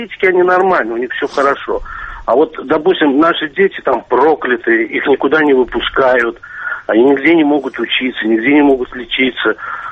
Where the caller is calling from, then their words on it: Turkmenistan; я из Туркмении.